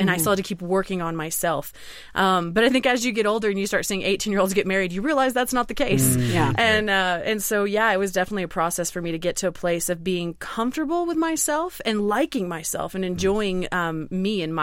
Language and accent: English; the South, United States; And I come from the South where if you're not married at 18, something's wrong with you.